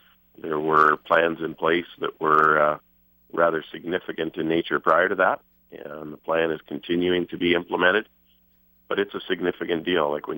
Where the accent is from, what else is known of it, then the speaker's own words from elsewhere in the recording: Swan River, Manitoba, Canada; I'm originally from Swan River, Manitoba, so I can say as soon as our Canadians beat the hell out of the Czechs